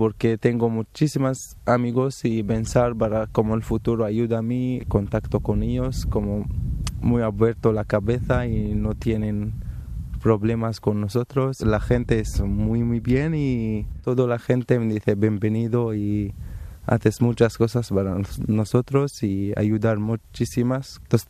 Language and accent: Spanish; Aleppo, Aleppo Governorate, Syria; Spanish is a second language; now in Spain; Soy de Síria, de Alepo, y la situación es muy difícil en mi país. Estoy feliz en Cataluña y me gusta Cataluña. Yo vine solo y mi familia es todo en Alepo.